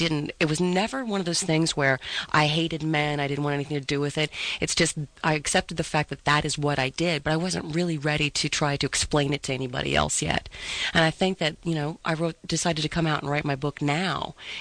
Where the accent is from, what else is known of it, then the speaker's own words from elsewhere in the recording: Steubenville, Ohio, United States; growing up in Steubenville and sort of a small-town girl